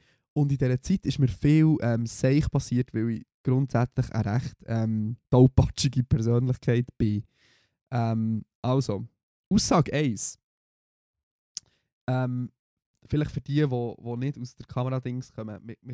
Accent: Bern, Switzerland; Und das war in Bern, in meiner Heimatstadt.

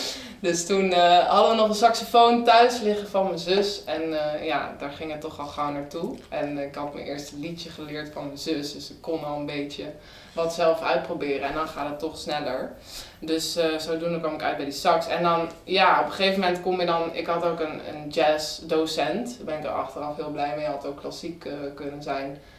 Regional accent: Nijmegen, Gelderland, Netherlands; Ik kom uit Nijmegen en daar was wel echt een muzikaal milieu.

